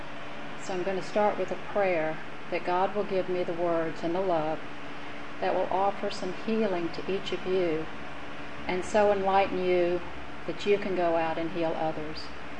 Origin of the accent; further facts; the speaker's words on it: Dallas, Texas, United States; I grew up in Dallas, Texas, fourth of six children born to parents whose ancestors had been pioneers and community leaders